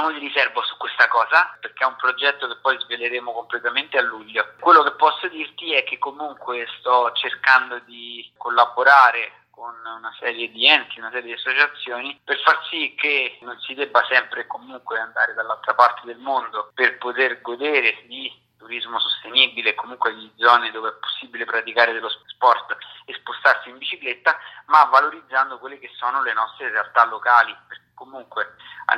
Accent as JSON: {"language": "Italian", "town": "Rome", "region": "Lazio", "country": "Italy", "tie": "born or raised there", "said": "sono cresciuto, ho vissuto a Roma e adesso invece mi sono allontanato maggiormente dal centro città proprio per ricercare quella tranquillità."}